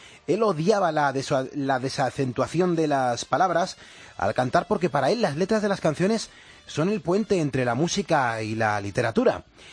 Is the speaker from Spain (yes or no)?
yes; Spain; cómo somos los españoles cuando somos turistas en otros países?